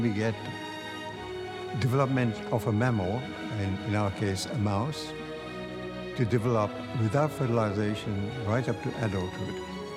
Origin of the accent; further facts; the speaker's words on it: Kenya; born there; I was born in Kenya. I was born in a very small town on Lake Victoria.